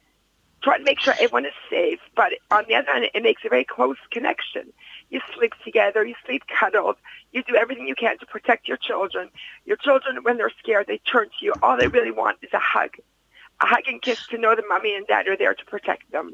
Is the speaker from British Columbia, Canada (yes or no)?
no; Hamilton, Ontario, Canada; moved away as an adult; now in Israel; Originally, I'm from Canada. I grew up in Hamilton. And when I was 18, I said goodbye and made Aliyah. And I've been here ever since.